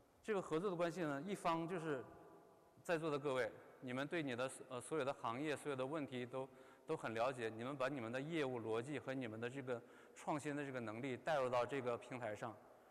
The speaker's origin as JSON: {"language": "Chinese", "town": "Changchun", "region": "Jilin", "country": "China", "said": "我是东北人，吉林长春人。"}